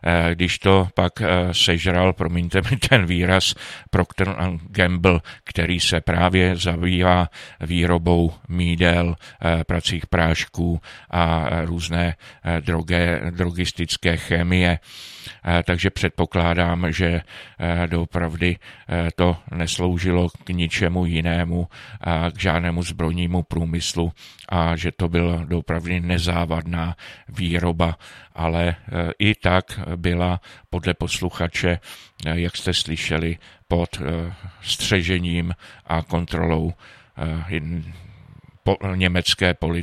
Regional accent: Aš, Karlovy Vary Region, Czechia; víc jak 20 let jsem vyrůstal v Aši nebo za Aší

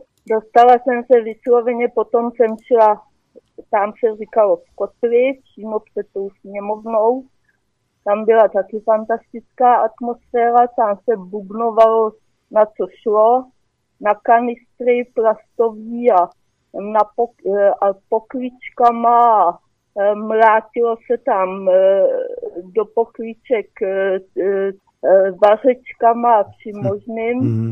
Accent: Plzeň, Plzeň Region, Czechia; A jsem z Plzně a přijela jsem domů teda až asi 6:30

